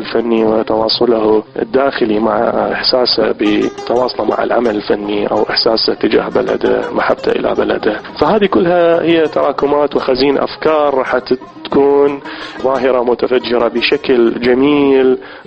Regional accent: Iraq

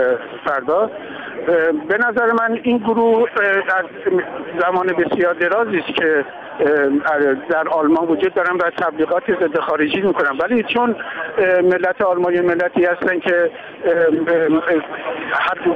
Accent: Iran; moved away; ما کسانی که از ایران آمدیم و از کشورهای اسلامی آمدیم

